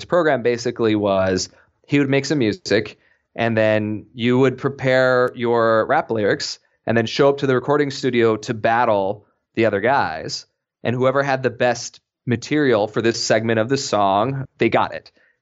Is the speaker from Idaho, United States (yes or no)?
yes; Idaho, United States; now in New York, United States; the story was fascinating because I grew up in Idaho in country music land.